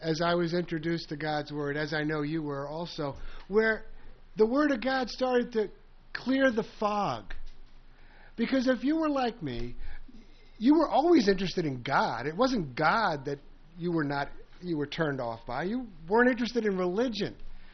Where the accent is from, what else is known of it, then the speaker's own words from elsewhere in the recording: New York City, New York, United States; also born or lived in Rye; But I was raised in New York City until the sixth grade, and after that we moved out to a suburb of New York City, Rye, New York, about 20 miles outside of New York City